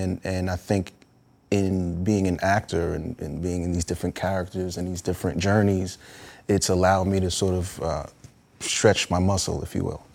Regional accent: New York, United States; all of that stuff, I think, poured into me, you know, as a kid growing up in New York.

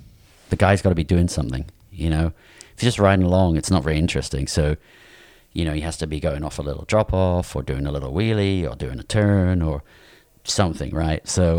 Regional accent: England, United Kingdom; I grew up in England

